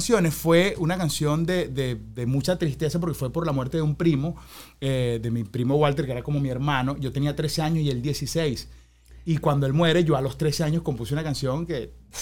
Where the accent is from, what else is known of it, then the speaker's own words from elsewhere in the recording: Maracay, Aragua, Venezuela; also born or lived in Mérida; Yo soy de Maracay, o sea, yo nací en Mérida, pero yo soy maracayero, de aprendí a hablar en Maracay, o sea, mis fines de semana eran o en San Juan con mi familia